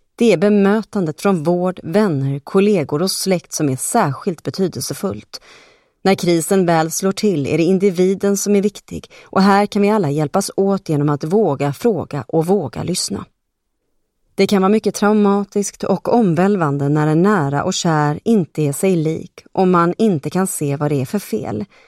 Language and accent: Swedish; Gothenburg, Västra Götaland County, Sweden; När jag växte upp i Göteborg spelade vi en hel del brännboll.